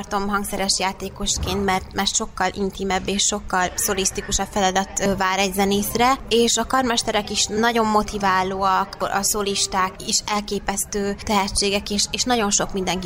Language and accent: Hungarian; Cegléd, Pest, Hungary; És akkor én ugye zeneiskolába kezdtem, Cegléden, alföldi lány vagyok, úgyhogy Cegléden.